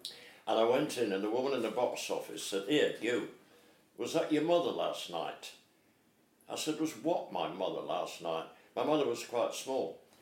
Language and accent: English; Leeds, Yorkshire and the Humber, United Kingdom; And one of my first jobs, my hometown, City Varieties Theatre, Leeds